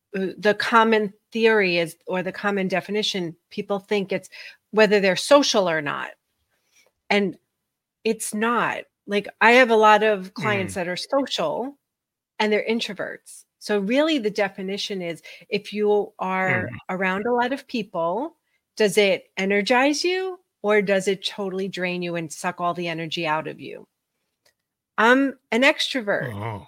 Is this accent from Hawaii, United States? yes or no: no; New York, United States; And I grew up in New York, and when I graduated college, I was in corporate accounting